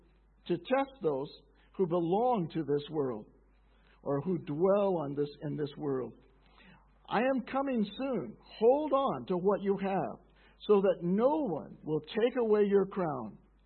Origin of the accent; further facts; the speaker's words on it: United States; Now, I'm from America, so we have a city called Philadelphia.